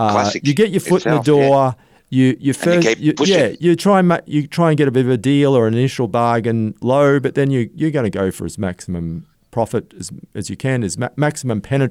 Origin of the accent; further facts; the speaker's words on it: Gold Coast, Queensland, Australia; So, no, I'm a Queenslander, Gold Coast, born and bred, although I've lived away now and then.